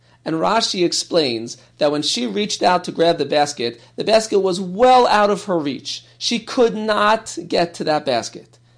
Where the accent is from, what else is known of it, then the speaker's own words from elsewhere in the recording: New York and New Jersey area, United States; Now, as a teenager growing up in the Yeshiva Day School system in the New York and New Jersey area, everything is about that senior season.